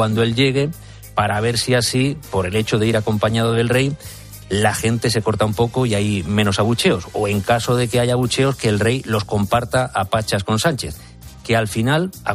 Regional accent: Spain; un día para celebrar que somos españoles

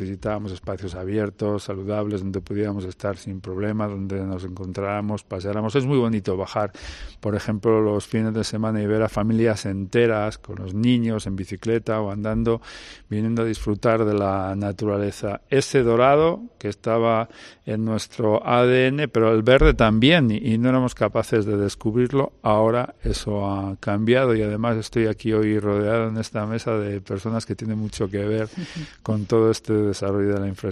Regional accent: Castile and León, Spain; Parece mentira que aquí en Salamanca eso sea tema de conversación diario. Yo, como soy de la Armuña, sobre las lentejas y los garbanzos siempre se había hablado, y sobre el trigo y la cebada, ¿no?

